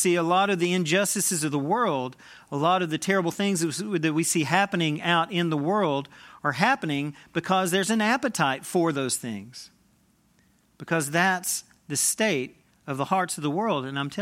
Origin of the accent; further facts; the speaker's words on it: Tennessee, United States; now in Campbellsville, United States; I grew up in Tennessee. I'm sorry for those of you that are just now learning that about me.